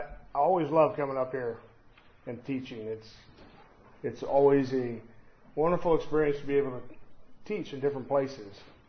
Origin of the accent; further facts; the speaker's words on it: Fort Smith, Arkansas, United States; And you would think that an hour and 15 minutes apart, because I'm from Fort Smith, that we wouldn't see things differently